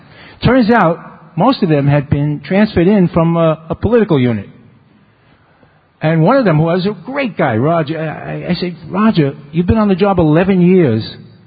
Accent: New York City, New York, United States; I grew up on Tremont and Southern Boulevard in the Bronx.

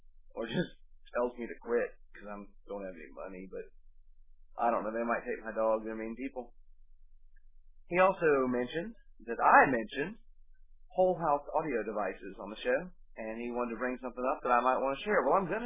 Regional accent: the South, United States; you don't know if I said weekend or weekend, and I'm from the South.

